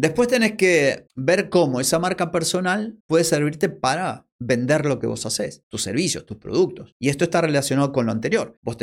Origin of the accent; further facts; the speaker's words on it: Argentina; Y en vez de decirte, che, para vender más tenés que hacer tal cosa, yo dijera, para vender más tienes que hacer. Ya suena mal, se nota que en mi país no hablamos así.